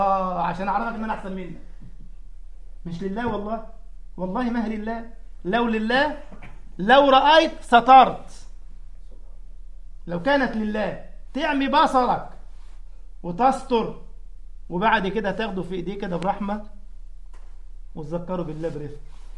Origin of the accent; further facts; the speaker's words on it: Egypt; يعني اذكر عندنا في مصر